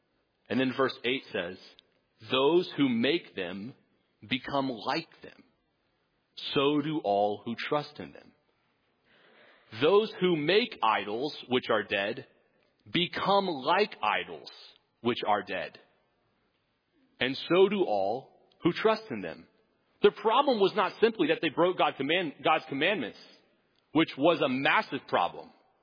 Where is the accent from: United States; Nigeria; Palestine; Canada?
United States; Texas; Now, I'm from Texas. I didn't grow up on a farm, surprise, but I did see a lot of cows. It's inevitable if you grow up in Texas.